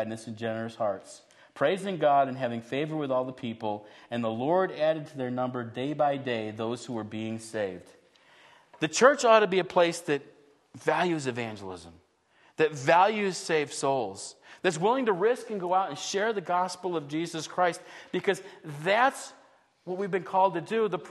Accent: Buffalo, New York, United States; I grew up in Buffalo, New York.

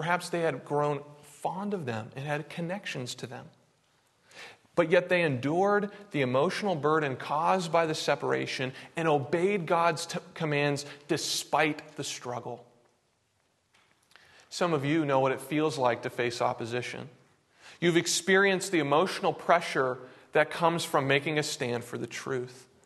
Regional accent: New Hampshire, United States; As many of you know, I grew up in New England, specifically in New Hampshire, and I live 45 minutes north of Boston.

